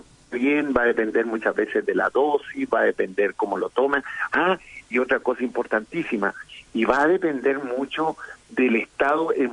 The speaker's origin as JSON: {"language": "Spanish", "town": "Ovalle", "region": "Coquimbo", "country": "Chile", "said": "Yo, tú sabes que yo soy de Ovalle, amo mi región."}